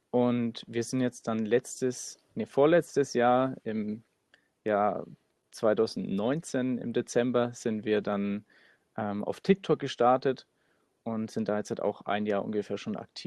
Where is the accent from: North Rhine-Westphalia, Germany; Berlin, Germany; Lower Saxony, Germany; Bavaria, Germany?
Bavaria, Germany; Nuremberg; wir kommen aus Nürnberg